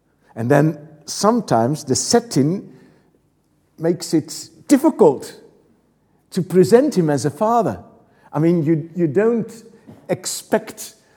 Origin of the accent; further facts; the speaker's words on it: The Hague, South Holland, Netherlands; from The Hague, the governmental city of the Netherlands.